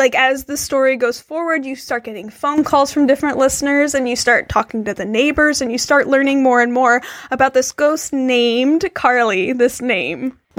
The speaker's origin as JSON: {"language": "English", "country": "United States", "said": "Yeah, I think as an American, especially going into this cold, it helps to have the background and the history"}